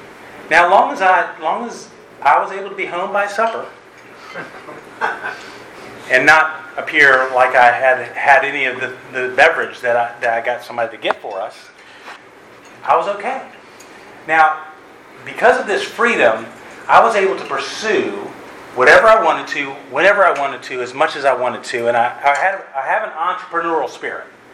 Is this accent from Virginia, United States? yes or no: yes; Virginia Beach, Virginia, United States; also born or lived in Valdosta, Georgia / California; So I was born in Valdosta, Georgia. My dad, we moved to Virginia Beach, Virginia. We lived in Virginia Beach for about 10 years. We had an opportunity to go to California, lived in California just south of San Diego for a couple years.